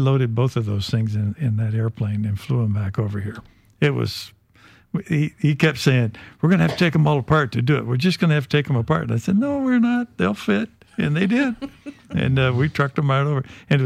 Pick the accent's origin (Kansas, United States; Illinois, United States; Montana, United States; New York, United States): Montana, United States; Miles City; Fort Keogh is actually just west of my hometown of Miles City, Montana.